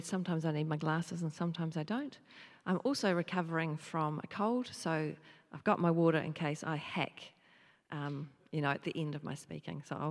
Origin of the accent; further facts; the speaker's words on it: New Zealand; also born or lived in Northumberland, England; I was born in Northumberland, which is close to the border of Scotland.